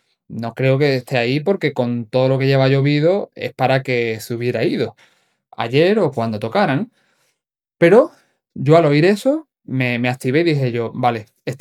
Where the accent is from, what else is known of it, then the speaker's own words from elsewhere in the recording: Málaga, Andalusia, Spain; yo soy de Málaga, ¿vale? Y donde yo vivo también hubo, pues, la Dana